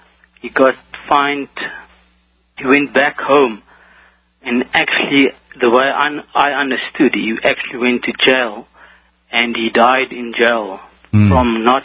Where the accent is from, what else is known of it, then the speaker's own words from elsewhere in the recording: South Africa; I'm from South Africa, and I read on the internet about a case in America